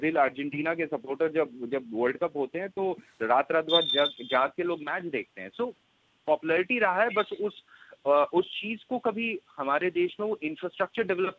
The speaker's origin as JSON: {"language": "Hindi", "town": "Kolkata", "region": "West Bengal", "country": "India", "tie": "born or raised there", "said": "मैं जहाँ पे मतलब पला बड़ा हूँ कलकत्ता में"}